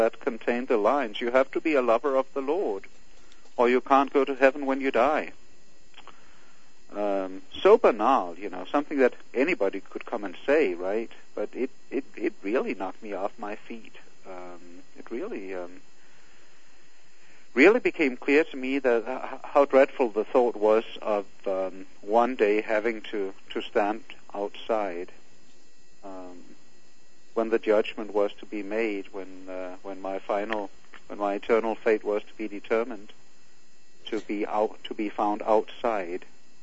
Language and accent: English; Denmark; English is a second language; moved away as an adult; now in South Dakota, United States; I was born and raised in Denmark. I'm in my mid-40s now, and I have been here in South Dakota for a little more than 9 years now.